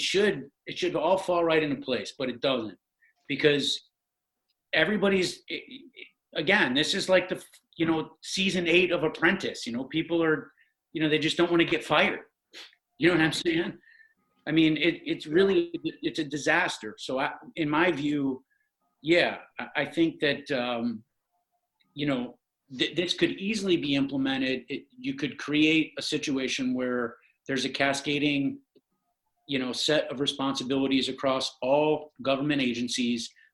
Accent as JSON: {"language": "English", "country": "United States", "said": "He never embarrassed me as an American."}